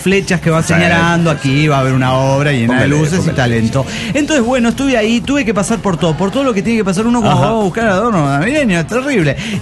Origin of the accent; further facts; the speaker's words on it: La Paz, Bolivia; de La Paz, Bolivia.